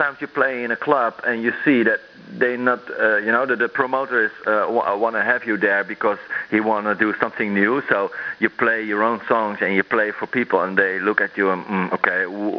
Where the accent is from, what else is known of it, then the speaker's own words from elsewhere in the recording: Netherlands; English is a second language; it's more easier for me to grow as a DJ than I was from Finland or Sweden or maybe Belgium